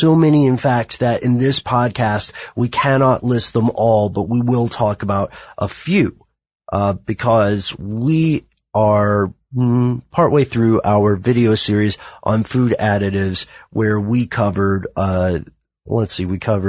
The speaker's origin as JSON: {"language": "English", "country": "United States", "said": "We are all from the United States."}